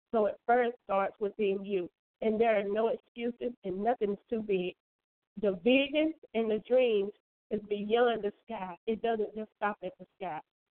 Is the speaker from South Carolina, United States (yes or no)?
yes; South Carolina, United States; And here I am coming from South Carolina, just starting to get my feet wet